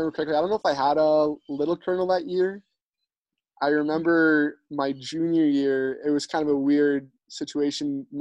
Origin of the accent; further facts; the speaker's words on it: Winnipeg, Manitoba, Canada; I guess I grew up in Winnipeg.